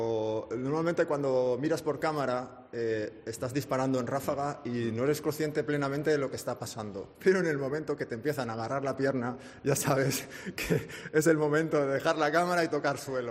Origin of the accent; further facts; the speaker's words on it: Ayora, Valencian Community, Spain; Yo he sido corredor de encierros desde pequeño en mi pueblo, en Ayora, en Valencia, un pueblo con mucha tradición taurina